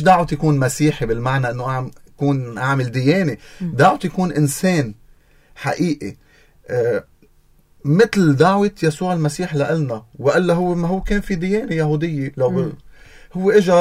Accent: Deir Mimas, Nabatieh Governorate, Lebanon; أنا من ضيعة اسمها دير ماميس وبس كان جديدة مرجعيون. ما عشت بضيعتي يعني, حس إنه المنطقة ضيقة علي وكان في احتلال إسرائيلي

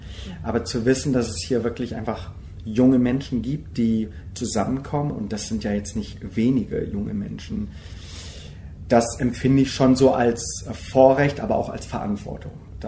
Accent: Germany; Weil ich asiatische Herkunft auch habe und meine Eltern kommen aus Korea. Und so bin ich in Deutschland aber geboren und aufgewachsen, habe meine Wurzeln noch in Korea und fühle mich auch nach Korea noch verbunden.

